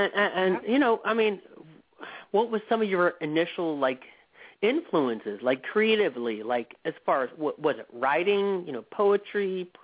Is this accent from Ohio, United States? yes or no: yes; Ohio, United States; You know, we are both from Ohio. We're both Ohioans here.